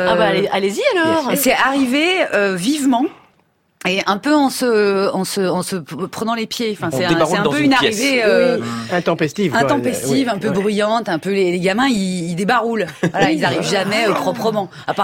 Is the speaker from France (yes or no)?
no; Belgium; nous, en tant que Belges